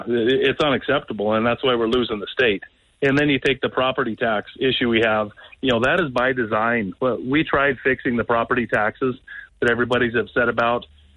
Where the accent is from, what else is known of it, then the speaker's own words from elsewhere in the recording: Stevensville, Montana, United States; now in Lakeside, United States; you know, I'm a third-generation Montanan. I was born and raised in Stevensville. I've lived in Lakeside for the last 30 years, raising my five kids with my wonderful wife, Kelly.